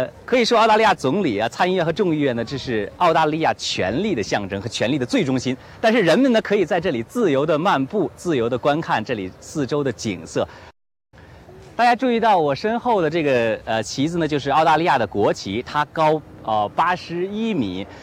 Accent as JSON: {"language": "Chinese", "country": "China", "said": "对于我们中国人来说呢，可能是一个比较新鲜和不可想象的事情。"}